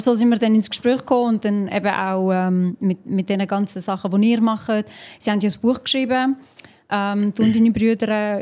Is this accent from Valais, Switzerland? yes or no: no; Pratteln, Basel-Landschaft, Switzerland; Aber ich bin halt aus dem Ghetto von Basel. Nicht so in der Jam. Und darum hört man mir das nicht so sehr an. Weil wir weigern uns so den richtig Hardcore-Basel-Dialekt anzuwenden.